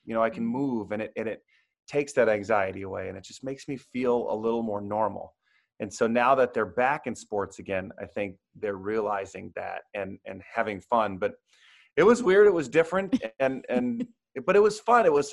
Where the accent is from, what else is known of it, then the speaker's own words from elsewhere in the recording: New York, United States; So she's from Arkansas originally. I'm from New York. I'm used to the snow.